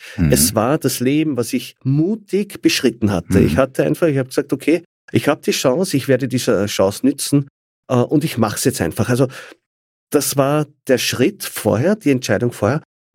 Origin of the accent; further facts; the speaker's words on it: Austria; Bangkok habe ich besser gekannt als Österreich, also als meine Heimatstadt.